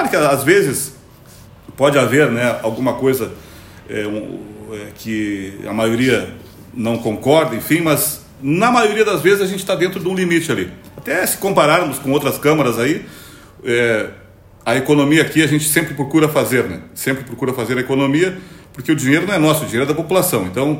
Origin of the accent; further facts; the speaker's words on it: Piratini, Rio Grande do Sul, Brazil; eu fui vereador também na minha cidade natal, lá Piratini, fui presidente da Câmara lá, né, entre 2000 e 2004, depois fui para Pelotas